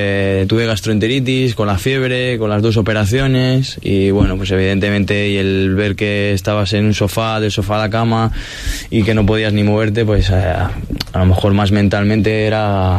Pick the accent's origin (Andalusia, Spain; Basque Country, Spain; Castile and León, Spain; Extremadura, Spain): Castile and León, Spain; Palencia; born there; Palencia, que es mi ciudad natal